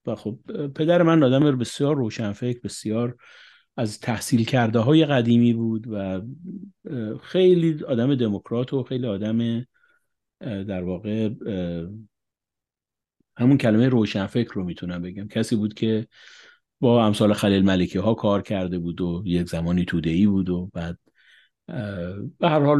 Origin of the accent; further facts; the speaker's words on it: Tehran, Tehran Province, Iran; born there; also born or lived in Ahvaz / Qasr-e Shirin / Kurdistan / Shahr-e Kord; من شخصا خودم تهران به دنیا اومدم، پدر مادرم مشهدی بودن، ولی من کودکیمو در اهواز، در قصر شیرین، در کردستان، در شهر کرد